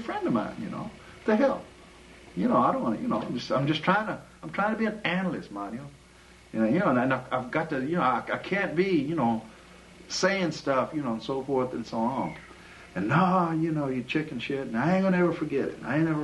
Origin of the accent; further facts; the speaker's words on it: Houston, Texas, United States; born there; Well, I was born here in Houston, Texas, 1939. I'm 58 years old.